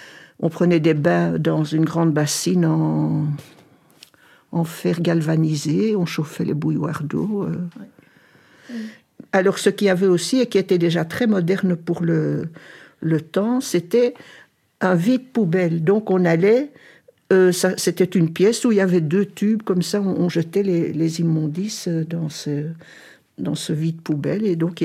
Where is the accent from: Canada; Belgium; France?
Belgium; Brussels, Brussels-Capital Region; born there; Moi, je suis née à Bruxelles, à l'hôpital Saint-Pierre.